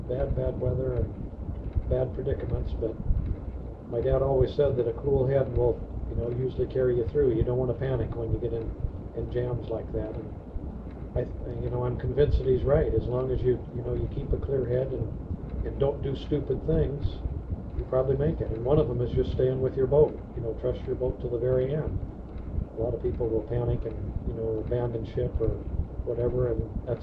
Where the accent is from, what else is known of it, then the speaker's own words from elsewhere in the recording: Cordova, Alaska, United States; You know, and when you're born and raised in Cordova, those are really eye-opening experiences.